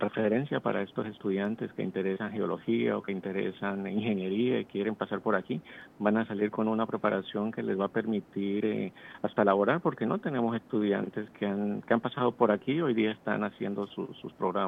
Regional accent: Colombia; Ya vengo de Colombia.

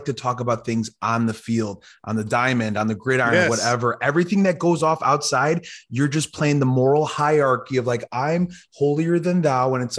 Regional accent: Chicago, Illinois, United States; So I'm from Chicago, so I'm a Bears fan, right?

